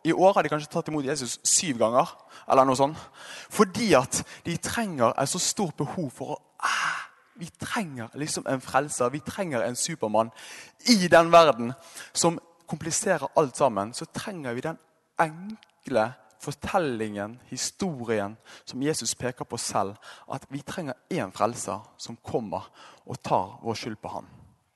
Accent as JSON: {"language": "Norwegian", "town": "Bergen", "region": "Vestland", "country": "Norway", "said": "Det kan være det at jeg er bergenser"}